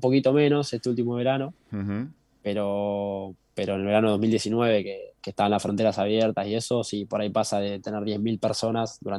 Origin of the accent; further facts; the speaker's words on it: La Plata, Buenos Aires Province, Argentina; now in New Zealand; que creo que en el club somos 6 de La Plata